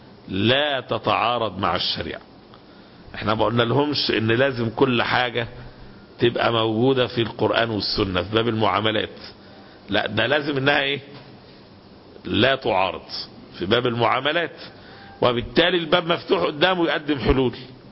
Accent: Egypt; مشكلة البطالة احنا عندنا في مصر مشكلة عويصة جدا

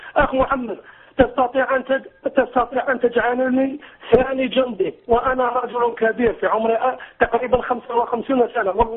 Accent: Algeria; أنا جزائري وأنت مصري، أنا مسلم سني وأنت مسلم سني

